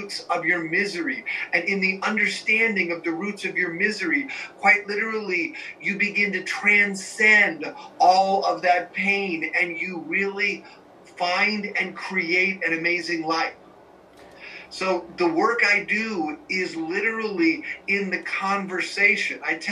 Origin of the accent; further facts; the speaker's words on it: Iowa, United States; also born or lived in Santa Cruz, California / Illinois / Idaho / Utah; Well, first off … I was born in Santa Cruz, California, raised in Iowa. I stayed there through college after college.